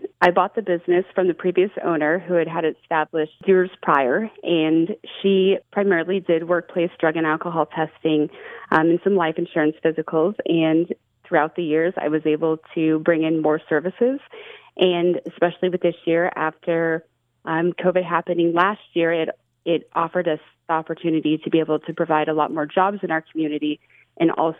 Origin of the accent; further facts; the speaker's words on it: Montana, United States; I'm born and raised in Montana. I grew up in the Flathead, and I've lived here for most of my life.